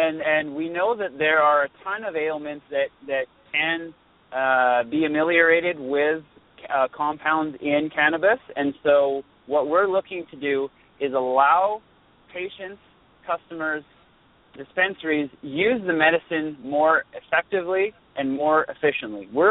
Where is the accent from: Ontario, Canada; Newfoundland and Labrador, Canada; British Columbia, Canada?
British Columbia, Canada; now in United States; I'm actually from British Columbia, Canada, so we're quite familiar with cannabis up there.